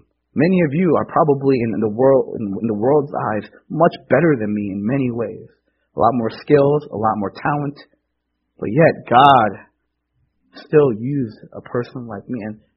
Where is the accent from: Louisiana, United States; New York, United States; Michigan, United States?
New York, United States; New York City; born there; And I was born here. I'm an American. I was born in New York City. I knew English since I was a little kid.